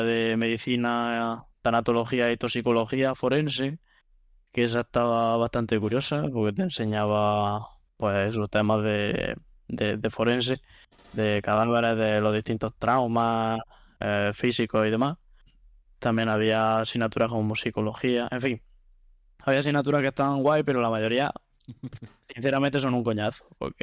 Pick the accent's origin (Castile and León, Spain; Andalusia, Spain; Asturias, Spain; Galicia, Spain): Andalusia, Spain; Pozo Alcón; now in Málaga, Spain; yo vivo en Málaga, aunque soy de Pozalcón, Jaén